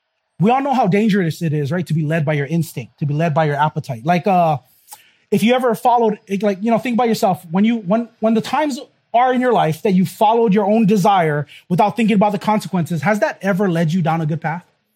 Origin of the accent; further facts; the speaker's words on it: Hawaii, United States; I'm from Hawaii, big shame culture here, right? You don't want to make shame for your family.